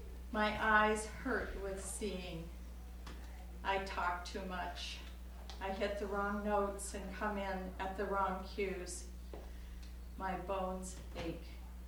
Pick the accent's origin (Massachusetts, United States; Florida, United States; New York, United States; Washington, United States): Washington, United States; Whidbey Island; I'm from Whidbey Island.